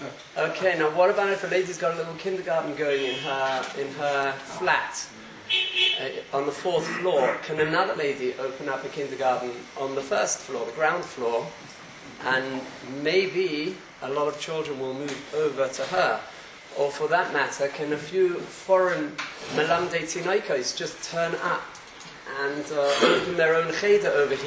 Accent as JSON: {"language": "English", "region": "London", "country": "United Kingdom", "tie": "born or raised there", "second_language": "English", "moved": "yes", "said": "I've been out of the country for 30 years and I grew up in Stamford Hill on top of it. So you have to excuse my English"}